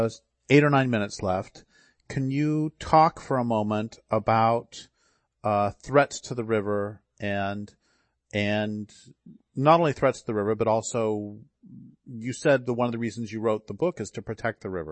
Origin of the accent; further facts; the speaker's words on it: Colorado, United States; I grew up in Colorado and fell in love with cottonwoods.